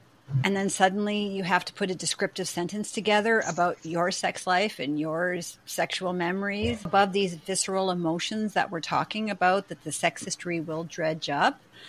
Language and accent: English; Canada; I'm Canadian and I don't like to brag